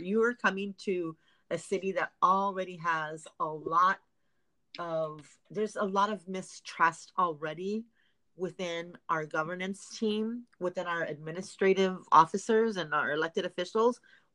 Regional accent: Fontana, California, United States; Now, I am from Fontana originally.

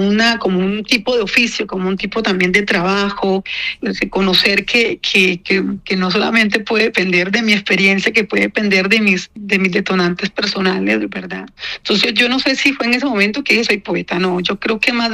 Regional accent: Caribbean Region, Colombia; la manera en que escribimos los colombianos, y yo en este caso caribeña

